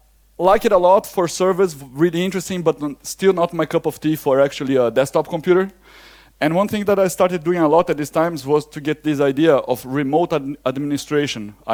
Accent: Brazil; And I'm from Brazil, by the way.

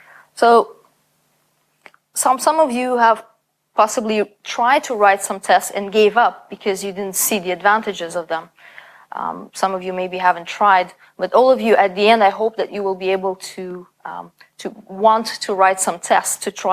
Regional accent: Canada; And I come from Canada.

